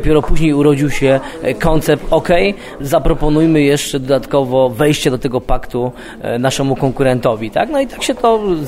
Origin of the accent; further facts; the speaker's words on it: Gliwice, Silesian Voivodeship, Poland; jestem gliwiczaninem od urodzenia, więc mam nadzieję, że będzie mi się dalej tu dobrze mieszkało w tym mieście